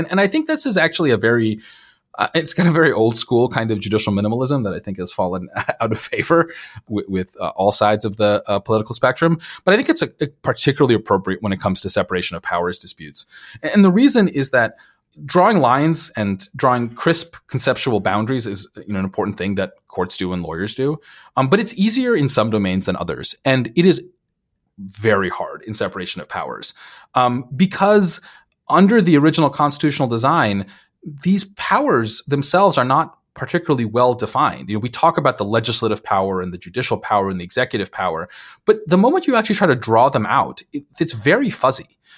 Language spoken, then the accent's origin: English; Minnesota, United States; my home state of Minnesota